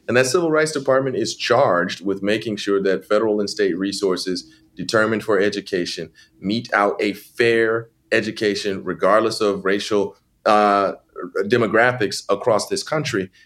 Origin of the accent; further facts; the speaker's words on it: St. Louis, Missouri, United States; She lived not far from my hometown of St. Louis.